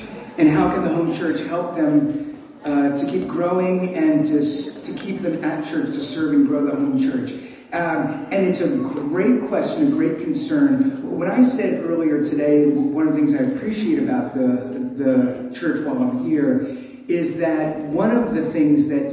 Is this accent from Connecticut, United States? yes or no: no; Brooklyn, New York, United States; So, again, I grew up in Brooklyn